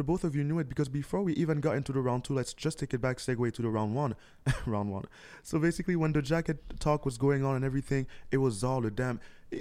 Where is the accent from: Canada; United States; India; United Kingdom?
Canada; Montreal, Quebec; I'm from Montreal. Ça va?